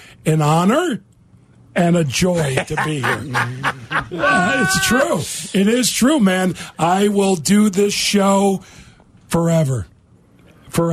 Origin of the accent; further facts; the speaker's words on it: Chicago, Illinois, United States; that for me is being a Chicagoan.